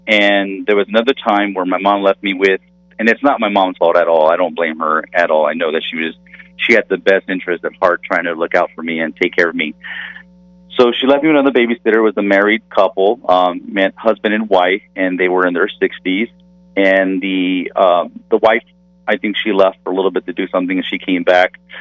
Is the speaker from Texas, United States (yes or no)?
yes; Corpus Christi, Texas, United States; also born or lived in Abilene, United States; when I finally ended up moving from Corpus Christi, where my hometown was, I dropped out of high school my senior year first semester, ended up moving to Abilene, Texas